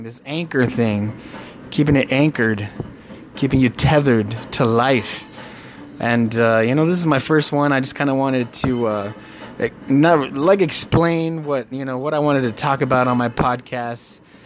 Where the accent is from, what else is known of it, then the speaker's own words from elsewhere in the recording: Tucson, Arizona, United States; I'm from Tucson.